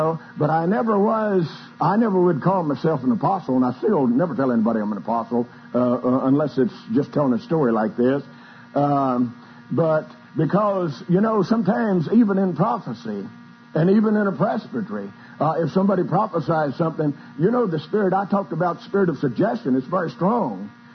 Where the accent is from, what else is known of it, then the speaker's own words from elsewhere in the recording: Texas, United States; I was from Texas, and she was from Pennsylvania, and we were both in New York